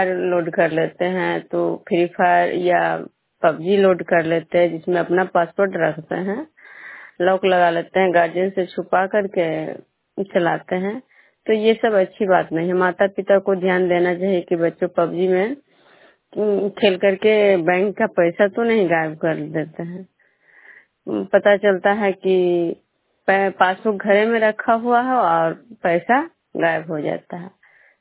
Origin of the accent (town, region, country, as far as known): Bishnupur, Bihar, India